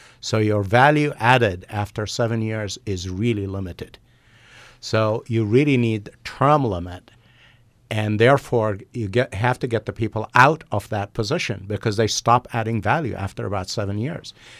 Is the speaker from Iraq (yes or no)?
yes; Iraq; now in Oro Valley, United States; I moved to Oro Valley in 2003. And in 2004, we had just occupied Iraq, and I'm originally from Iraq.